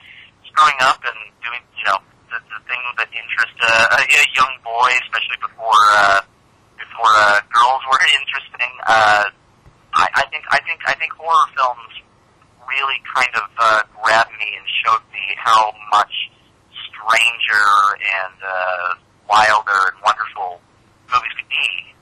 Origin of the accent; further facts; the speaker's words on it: Phoenix, Arizona, United States; moved away as an adult; also born or lived in Michigan, United States / Austin, United States; now in New York, United States; I was born in Michigan and then my parents moved out to Southwest, to the suburbs outside of Phoenix when I was about four, and that's really where I was planted until about 20 years old